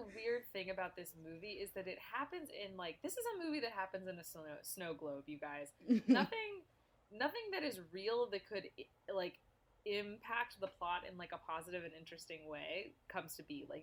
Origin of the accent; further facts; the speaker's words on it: the South, United States; as a Southerner